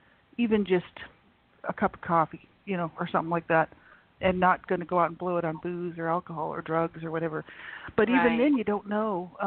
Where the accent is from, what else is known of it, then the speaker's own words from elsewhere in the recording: New Mexico, United States; moved away as an adult; now in Canada; in Canada. And I'm from New Mexico originally, so I'm from the States. So I lived there for 30 years